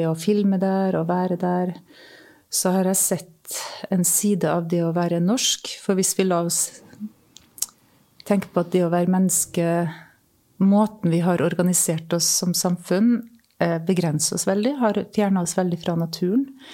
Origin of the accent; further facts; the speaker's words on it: Kristiansund, Møre og Romsdal, Norway; for jeg vokste opp i Kristiansund, som er Nordvestlandet, men det er jo ikke Arktis akkurat.